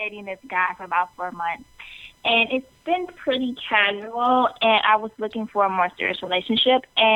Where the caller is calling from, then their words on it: New York, United States; from New York.